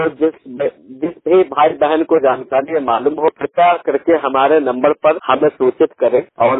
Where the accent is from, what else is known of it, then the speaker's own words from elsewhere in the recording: Unnao, Uttar Pradesh, India; मैं 100% ब्लाइंड हूँ और मेरा जिला उन्नाव है, मैं जिला उन्नाव का निवासी हूँ।